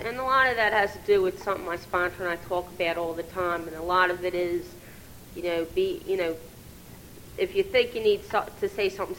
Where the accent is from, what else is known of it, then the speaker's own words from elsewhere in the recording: Levittown, Pennsylvania, United States; because I'm not from here either, I'm from Levittown, Pennsylvania, and, you know, my home group's in Bristol